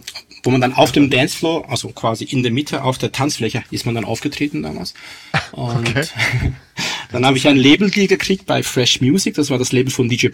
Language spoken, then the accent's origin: German; Switzerland; also in der Schweiz, wo ich aufgewachsen bin